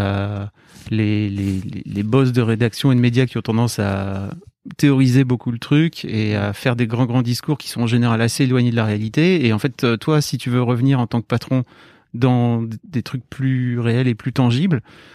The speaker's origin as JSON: {"language": "French", "region": "Hauts-de-France", "country": "France", "said": "Tu sais, moi, je viens du Nord"}